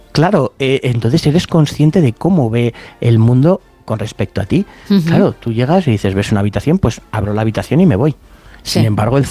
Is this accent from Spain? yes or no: yes; Spain; además somos muy españoles, el humor negro nos encanta